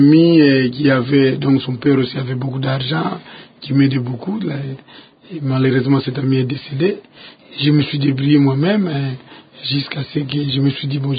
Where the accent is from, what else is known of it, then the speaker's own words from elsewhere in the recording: Mandombe, Kongo Central, DR Congo; also born or lived in Ngombe-Loutété; À Mandombe où j'ai grandi, mais je suis né à Ngombe-Loutété.